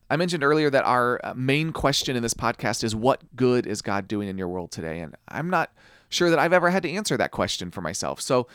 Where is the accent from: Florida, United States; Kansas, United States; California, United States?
Kansas, United States; I grew up in Kansas.